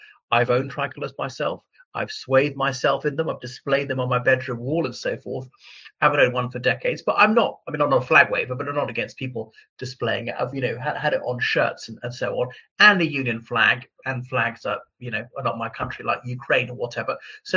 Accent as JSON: {"language": "English", "country": "Ireland", "said": "from Ireland, thank you for coming back to my channel."}